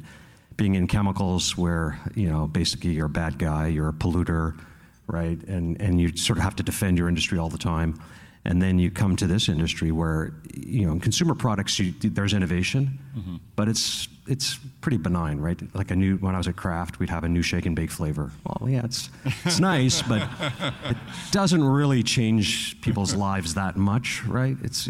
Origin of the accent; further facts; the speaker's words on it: Montreal, Quebec, Canada; I grew up in Montreal